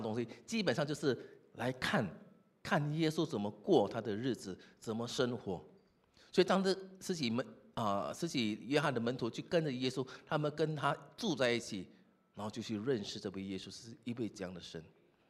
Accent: Singapore; 我们都是新加坡人

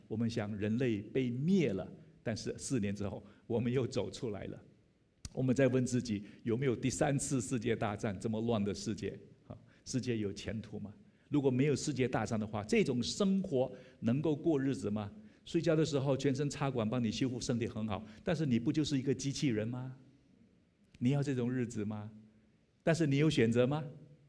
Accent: Singapore; 我们新加坡人是非常有创意的

